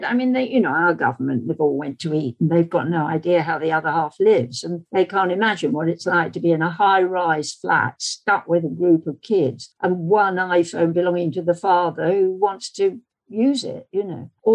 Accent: South East England, United Kingdom; born there; also born or lived in Berkshire / London; I was born in Blackgown. And then we moved to a pub in Berkshire. Then we moved to a pub in King's Cross.

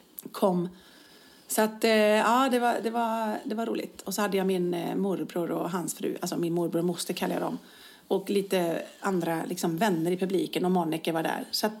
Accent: Borås, Västra Götaland County, Sweden; Jag känner ju att jag kommer hem när jag kommer ner till Göteborg. På många sätt, eftersom jag är från Borås.

